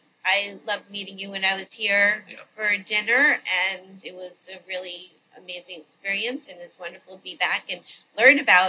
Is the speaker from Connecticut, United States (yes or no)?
no; Miami, Florida, United States; My hometown is Miami, so I tend to go to it.